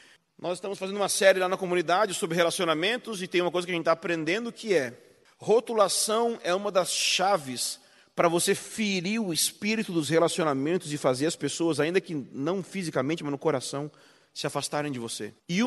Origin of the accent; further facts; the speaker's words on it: Rio Grande do Sul, Brazil; No Rio Grande do Sul, de onde eu vim, além de preconceituosos, racistas e machistas como somos, nós também somos burros.